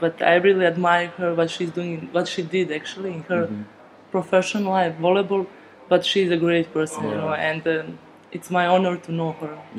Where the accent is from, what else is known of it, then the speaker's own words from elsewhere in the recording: Bosnia & Herzegovina; moved away as an adult; now in Switzerland; I'm from Bosnia. I went directly to Switzerland, Zurich